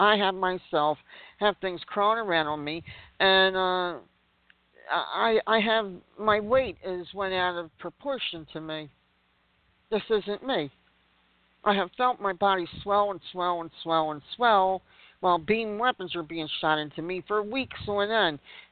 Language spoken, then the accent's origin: English; United States; I'm embarrassed that I'm an American, quite frankly.